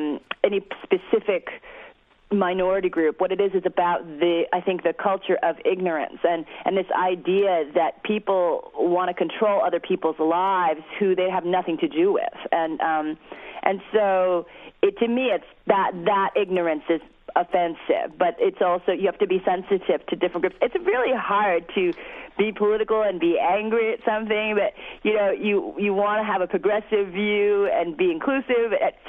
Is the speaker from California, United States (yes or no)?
yes; San Francisco, California, United States; I grew up in San Francisco during that time, and Harvey Milk, when I was a child, was one of my big heroes